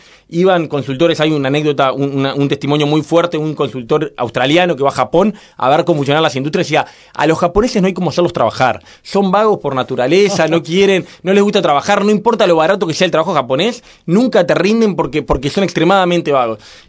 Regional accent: Uruguay; porque somos uruguayos.

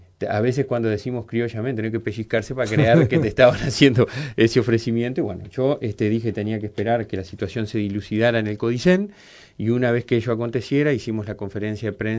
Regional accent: San Gregorio de Polanco, Tacuarembó, Uruguay; Con mamá yo me crié, aprendí a caminar en San Gregorio de Polanco.

